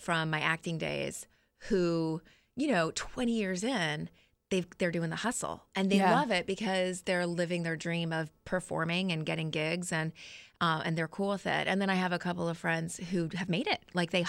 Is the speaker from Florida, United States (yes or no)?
yes; St. Petersburg, Florida, United States; also born or lived in California; So I my childhood was mostly spent in Florida. We were in St. Pete, Clearwater area.